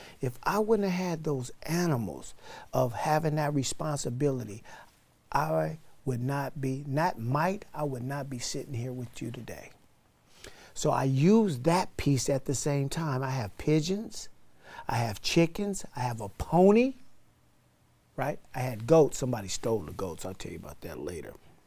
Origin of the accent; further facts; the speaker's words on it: Oakland, California, United States; As a kid, growing up in East Oakland, one of the reasons why I'm alive today is because my father, stepdad, bought me and my mom bought me some pigeons